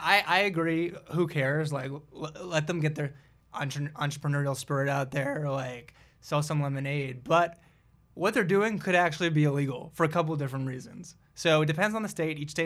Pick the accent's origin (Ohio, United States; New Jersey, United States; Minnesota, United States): New Jersey, United States; New Jersey. We had lemonade.